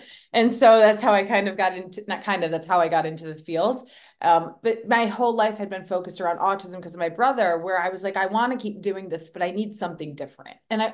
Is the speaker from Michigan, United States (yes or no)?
yes; Michigan, United States; I'm from Michigan, so hockey town, that kind of counts a little bit, right?